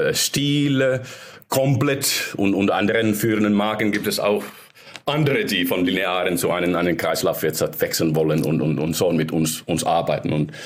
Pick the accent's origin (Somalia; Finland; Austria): Finland; German is a second language; Wir sind in Estonia und ich bin aus Finnland ursprünglich.